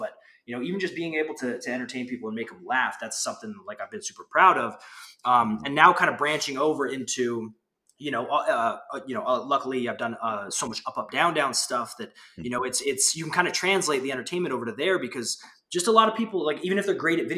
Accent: Canada; I'm like, I don't really have, I'm from Canada, man.

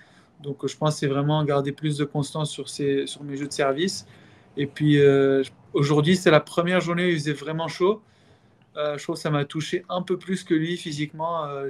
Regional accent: Tunisia; j'ai 26 ans, je suis 225e mondial et je suis tunisien.

